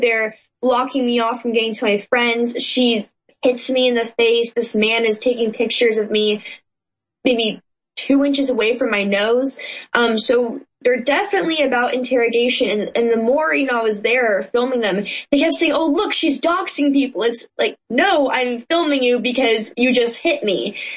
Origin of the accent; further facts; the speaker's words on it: Berkeley, California, United States; So I was actually born to a very liberal family in Berkeley. I was born and raised in Berkeley.